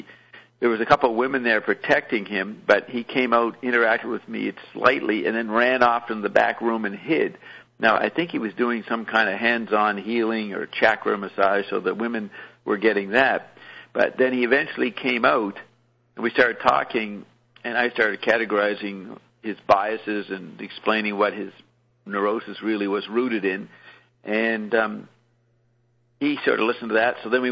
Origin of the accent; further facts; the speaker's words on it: Paris, Île-de-France, France; when I grew up in Paris, and that's in my diaries.